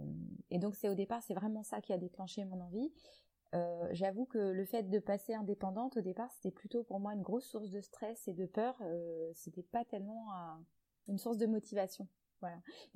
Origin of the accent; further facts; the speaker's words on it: central France, France; now in Dijon, France; Je suis originaire moi du centre de la France et j'ai atterri dans la région de l'Est, au secteur de Dijon, pour mes études.